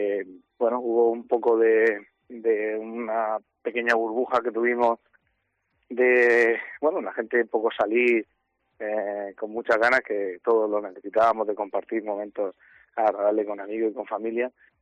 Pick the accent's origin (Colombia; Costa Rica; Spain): Spain; Region of Murcia; nos gusta mucho, tanto ciudad como región, somos una región de Murcia muy de muy salir